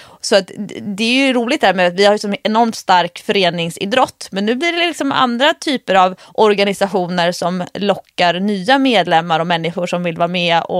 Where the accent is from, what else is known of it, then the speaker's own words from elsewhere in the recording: Stockholm, Stockholm County, Sweden; om man typ ska bila, ja, men bila till Skåne eller upp till Åre som stockholmare